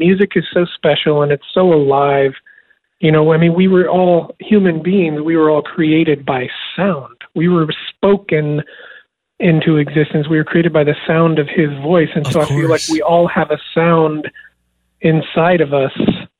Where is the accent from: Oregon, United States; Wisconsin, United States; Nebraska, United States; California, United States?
Oregon, United States; Bonanza; So I grew up in South Central Oregon. Bonanza is a town. When I was growing up, it was a town of about 250 people. And it's just very rural, all cattle farmers, dairy farmers, ranchers.